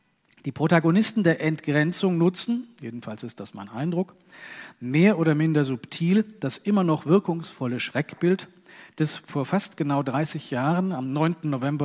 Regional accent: Germany; zu einem Thema, das auch bei uns in Deutschland derzeit sehr aktuell ist.

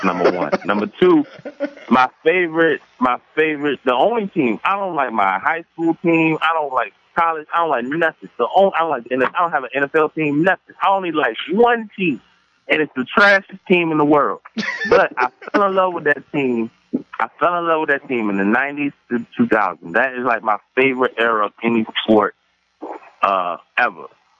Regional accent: Richmond, Virginia, United States; Now, I'm from Richmond. Oakley went to Union. Shout out to Union.

